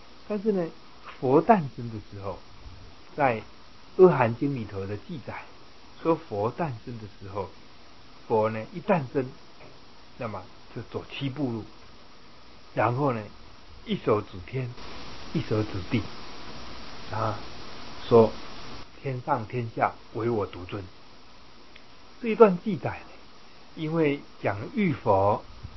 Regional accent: China; 我们中国人讲八宝，八宝粥是吧？

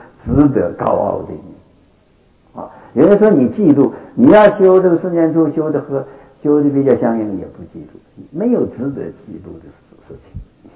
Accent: Northeast China, China; moved away; 我是东北人嘛，就从东北跑到青岛，从青岛跑到上海，从上海跑到广州，从广州跑到香港，

